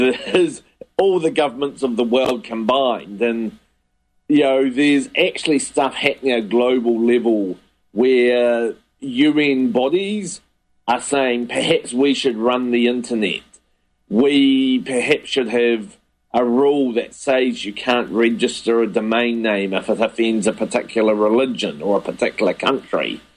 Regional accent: New Zealand; as a New Zealander

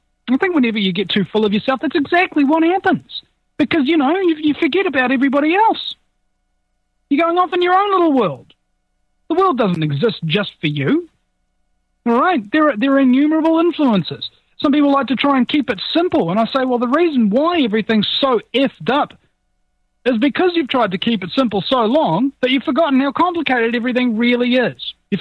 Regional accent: New Zealand; I'm from New Zealand.

